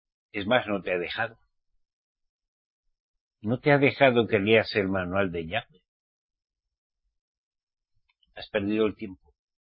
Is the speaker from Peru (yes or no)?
no; Navarre, Spain; Yo como soy vasco navarro, del Valle Roncalés español